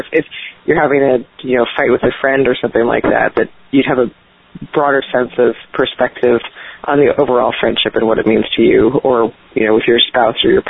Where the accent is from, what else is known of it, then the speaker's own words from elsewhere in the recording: New York, United States; I'm from New York, and so I'm back on the East Coast, and it's a better match.